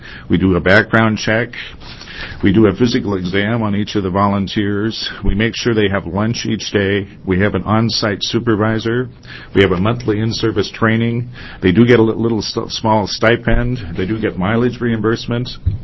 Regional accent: Pendleton, Oregon, United States; from Pendleton, Oregon.

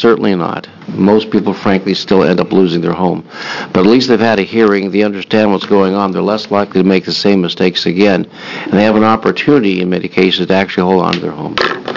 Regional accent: Oregon, United States; I'm from Southern Oregon, District 3

